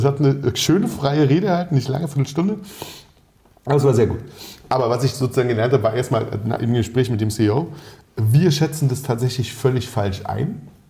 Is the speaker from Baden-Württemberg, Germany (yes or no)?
no; Berlin, Germany; Ja, wir sind ja aus Berlin